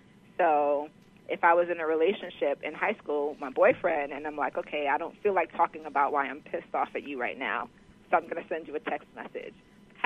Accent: New York City, New York, United States; New York City, the Bronx.

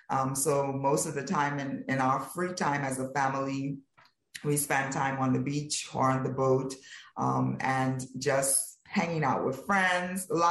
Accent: Turks & Caicos Islands; also born or lived in Bahamas; both my parents happened to migrate to the Bahamas from the Turks and Caicos Islands. So I was born in the Bahamas, and then at 4 years old, my family relocated to Turks and Caicos, so I've been in the Turks and Caicos since then, with the exception of periods where I was studying overseas.

